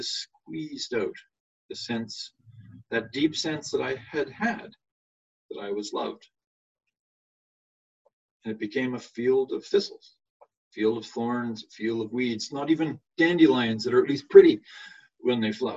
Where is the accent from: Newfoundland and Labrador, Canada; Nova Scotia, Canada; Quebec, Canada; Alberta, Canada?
Alberta, Canada; Sherwood Park; where I grew up in Sherwood Park in the middle of Alberta there, we had thistles that were extraordinary.